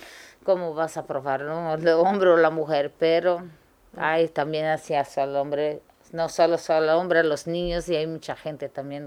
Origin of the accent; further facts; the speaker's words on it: Brazil; Eso es muy común en mi país. En Brasil es muy común y aquí no hay eso.